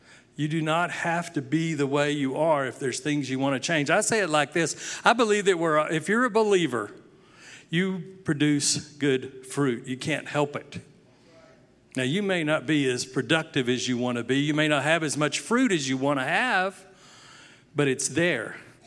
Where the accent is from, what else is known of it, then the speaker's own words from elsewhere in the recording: United States; I'm an American. I can do this.